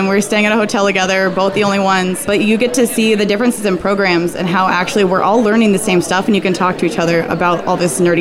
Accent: Grand Junction, Colorado, United States; I'm from Grand Junction, Colorado, but I go to school at Wingate University outside of Charlotte.

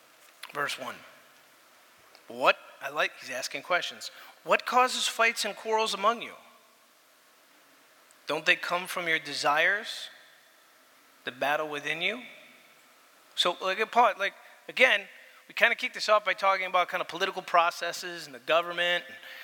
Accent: United States; Wait a minute, I'm an American.

